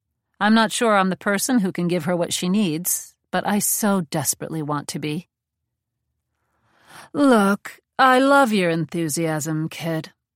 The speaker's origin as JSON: {"language": "English", "town": "Crown Heights", "region": "New York", "country": "United States", "tie": "born or raised there", "lives_now": "Chinatown, United States", "said": "I tell her I'm a first-generation Iranian-American who was born and raised in Crown Heights, but that I now live in Chinatown on my older sister's couch."}